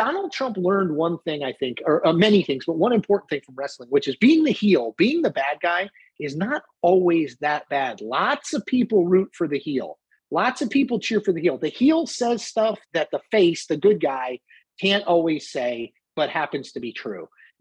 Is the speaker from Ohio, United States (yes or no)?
no; Connecticut, United States; For all of my years growing up in Connecticut, WWE is based in Stamford.